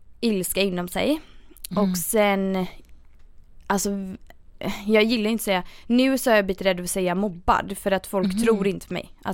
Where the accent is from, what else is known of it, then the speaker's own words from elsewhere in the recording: Gothenburg, Västra Götaland County, Sweden; Ja, jag är ju en göteborgare